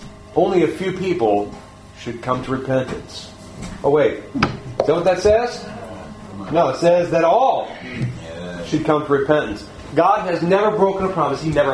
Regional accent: the South, United States; Look, we're from the South.

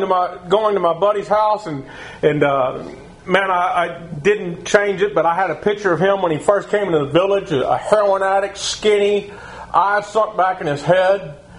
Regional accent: Texas, United States; I guess it's because I'm a Texan.

